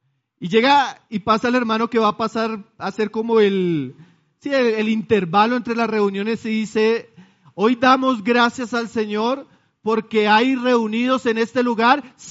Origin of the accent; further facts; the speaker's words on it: Colombia; Y yo le dije, como buen colombiano, ¿no?